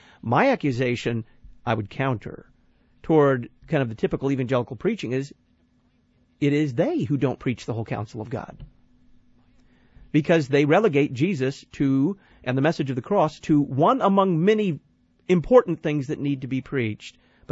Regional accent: Dallas, Texas, United States; How's the weather in Fort Worth? I come from Dallas.

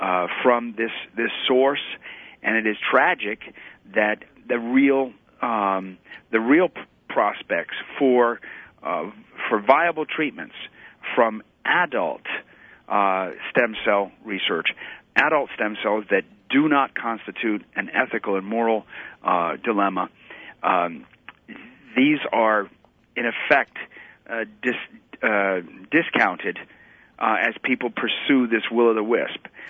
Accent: New York, United States; also born or lived in Washington; my home state of New York, or the state that we once lived in, Washington State

